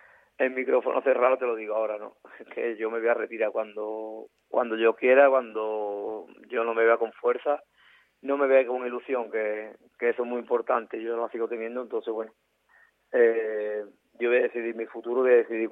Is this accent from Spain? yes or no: yes; Écija, Andalusia, Spain; Y para los que somos de aquí de Ecija, somos ecijanos y lo hemos mamado esto de pequeño